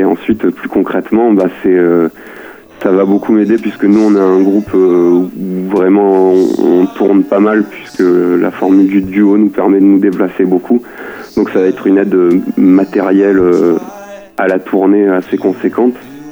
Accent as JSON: {"language": "French", "town": "Marseille", "region": "Provence-Alpes-Côte d'Azur", "country": "France", "said": "On est un duo, on vient de Marseille."}